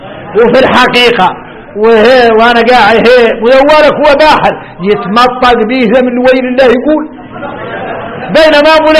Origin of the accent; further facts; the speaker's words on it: Mauritania; يا تعرفون احنا موريتاني